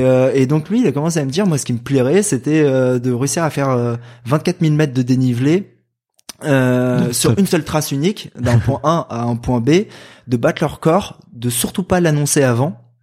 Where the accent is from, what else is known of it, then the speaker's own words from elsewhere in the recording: Île-de-France, France; moi je viens du Val-de-Marne dans le 94 en région parisienne.